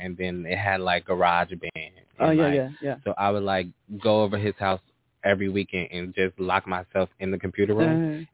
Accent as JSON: {"language": "English", "town": "Chicago", "region": "Illinois", "country": "United States", "said": "I'm from Chicago, Illinois, from the south side of Chicago."}